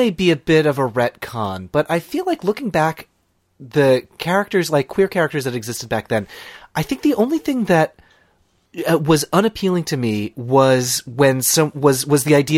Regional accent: Connecticut, United States; So I grew up in Connecticut. So New York was an hour and a half from the other direction.

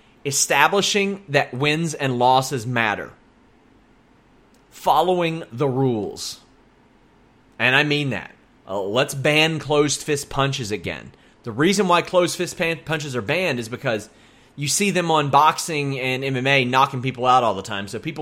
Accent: Maysville, Kentucky, United States; I have some artwork based on my hometown in Maysville.

